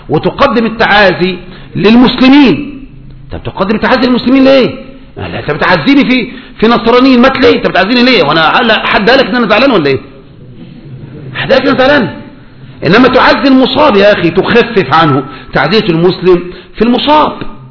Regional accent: Egypt; بقى احنا معاصرون مصريون

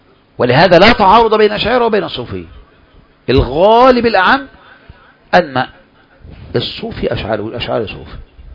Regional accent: Egypt; انا كمصري

